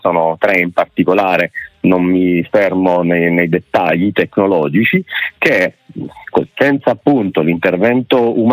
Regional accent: Palermo, Sicily, Italy; Io sono nato e cresciuto a Brancaccio, proprio il quartiere di Padre Puglisi

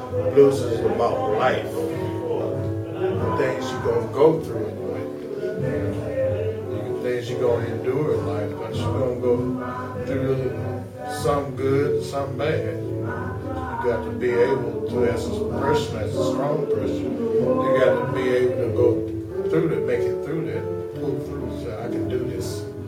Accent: Little Rock, Arkansas, United States; I'm on Alligator Records. I'm from Little Rock, Arkansas.

